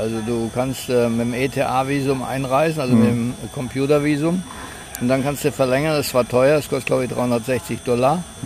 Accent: Australia; Also ich bin Australier und deswegen darf ich nur 90 Tage in der EU bleiben

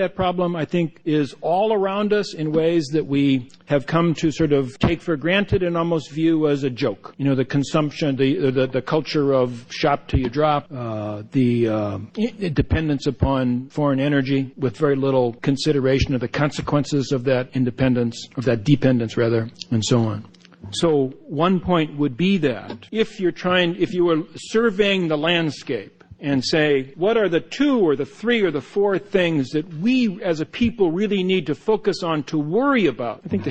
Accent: United States

